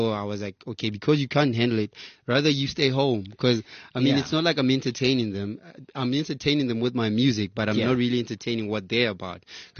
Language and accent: English; Bothaville, Free State, South Africa; By the time you get to the city and everything, you're almost grounded with everything you might need to hustle, you know?